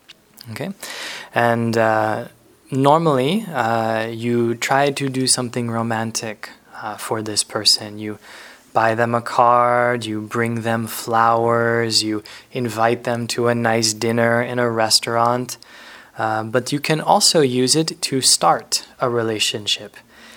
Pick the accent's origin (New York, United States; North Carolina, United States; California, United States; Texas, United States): North Carolina, United States; I'm from the United States and I'm from North Carolina.